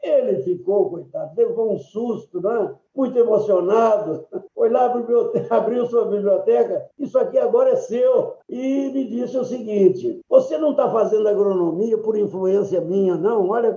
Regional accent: Bambuí, Minas Gerais, Brazil; born there; e ele se formou e foi lá para o interior de Minas, em Bambuí, onde eu nasci

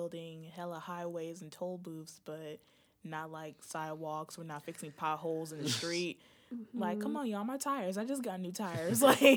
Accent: New York, United States; moved away; when I first moved here, like, okay, y'all know I'm from New York.

